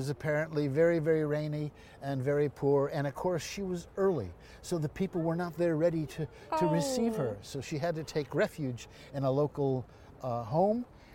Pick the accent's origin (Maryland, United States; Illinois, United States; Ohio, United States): Illinois, United States; Chicago; moved away as an adult; now in Edinburgh, United Kingdom; No, I'm originally from Chicago, but I ended up in Edinburgh for work in the year 2001.